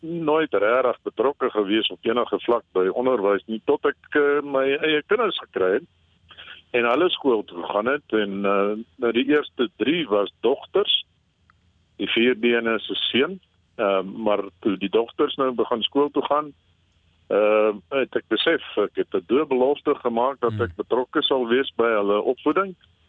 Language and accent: Afrikaans; Estcourt, KwaZulu-Natal, South Africa; moved away as an adult; now in Bloemfontein, South Africa; Ek het in Natal groot geword, in die dorp Escort, daar gebore, daar gematrikuleer, toe my weermagopleiding gaan doen, en as gevolg van 'n beurs wat die universiteit my aangebied het, by Koffsies in Bloemfontein gaan studeer, en in Bloemfontein vasgehaak. Ek sit nog steeds hier